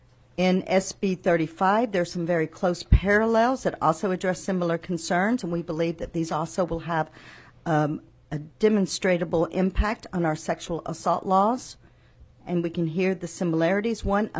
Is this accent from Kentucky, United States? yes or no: yes; Kentucky, United States; I'm originally from Western Kentucky. My family's been there for five generations being farmers. I grew up knowing seven of my eight great-grandparents.